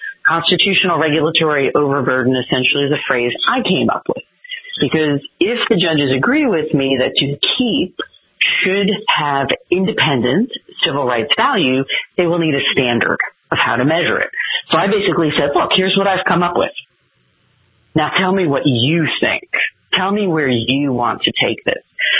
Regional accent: New Jersey, United States; also born or lived in upstate New York; So, no, native of North Jersey, then upstate New York, currently of the Adirondacks, and now also coastal North Carolina.

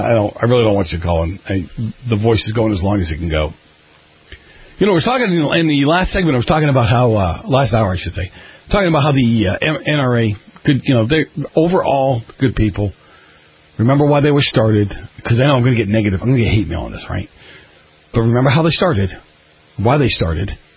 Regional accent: Boston, Massachusetts, United States

